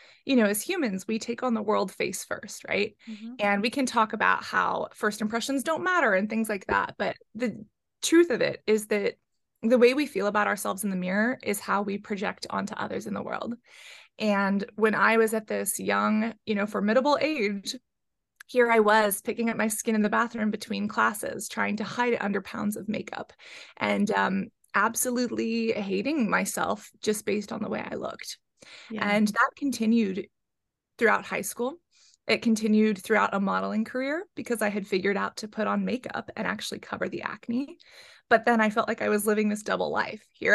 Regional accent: San Francisco, California, United States; The Bay Area has a very small, not the best reputation modeling scene, you know, growing up in San Francisco. It's definitely not anything like New York.

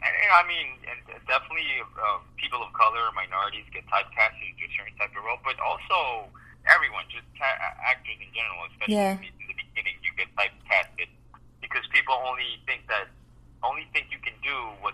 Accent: Colombia; Colombian. I was born in Colombia

